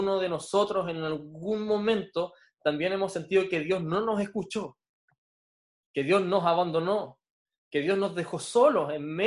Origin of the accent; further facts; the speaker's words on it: Magallanes, Chile; como magallánicos, como chilenos, como habitantes de este mundo en el año 2020